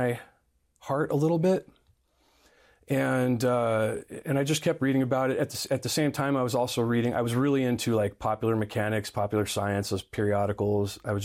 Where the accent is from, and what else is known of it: California, United States; born or raised there